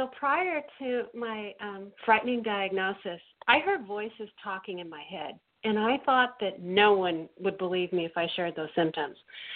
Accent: Seattle, Washington, United States; also born or lived in Netherlands; And my family history is that I was born in Holland in 1964. My father is black. My mother is white. We came over on a boat with $200 to our name. And then we ended up settling in Seattle, Washington.

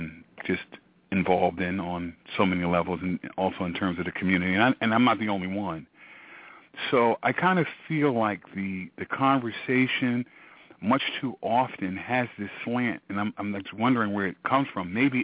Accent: Brooklyn, New York, United States; also born or lived in Harlem; I'm from, I was born in Harlem, but raised in Brownsville, Brooklyn, and moved to East New York. And, now I'm between Brooklyn and Jersey City.

